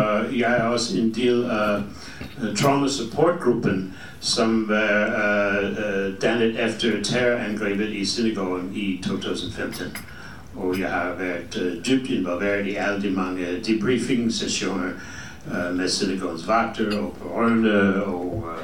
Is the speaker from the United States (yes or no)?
yes; United States; Danish is a second language; now in Denmark; Jeg er amerikaner, og nogle gange jeg taler lidt mærkeligt dansk